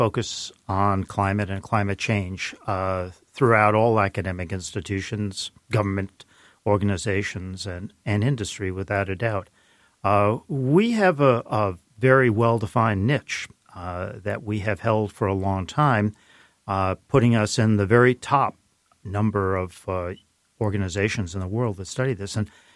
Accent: New York City, New York, United States; also born or lived in Edinburgh, Scotland; I was born in Edinburgh, Scotland. We moved to the U.S. when I was quite young. I did a lot of my schooling through high school in New York City.

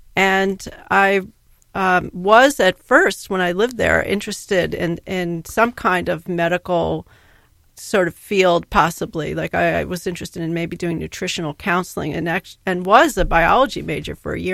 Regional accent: New York, United States; also born or lived in California; Well, yeah, I grew up originally in New York and first went to college in upstate New York, but I moved out to California, finished my degree in the Bay Area.

